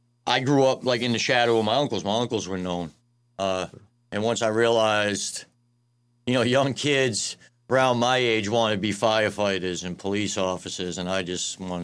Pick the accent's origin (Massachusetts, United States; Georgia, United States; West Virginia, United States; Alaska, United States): Massachusetts, United States; Boston; Yes, sir. Born and raised in South Boston.